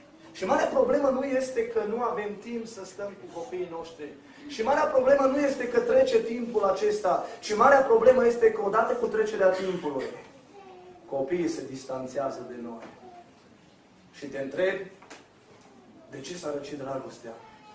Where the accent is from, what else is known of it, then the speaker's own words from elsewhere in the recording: Romania; noi suntem români!